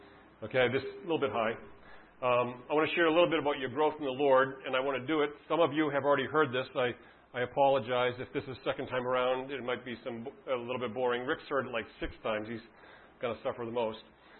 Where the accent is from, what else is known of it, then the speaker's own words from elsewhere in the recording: Boston, Massachusetts, United States; But I grew up in Boston, about a mile from the Patriots Stadium in Foxborough, Massachusetts. That's my growing up ground.